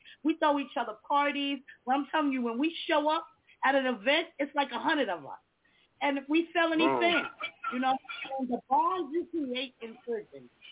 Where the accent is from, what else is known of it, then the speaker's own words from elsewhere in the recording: New York, United States; I'm from New York. So, of course, I was incarcerated in New York.